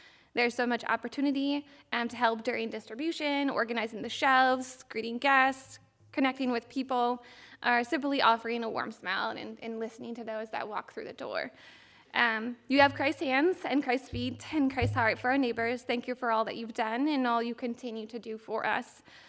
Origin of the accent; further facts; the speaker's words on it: Charlotte, Michigan, United States; And then I grew up in the Charlotte area, and we currently live right between Portland and Ionia, and our girls go to Portland.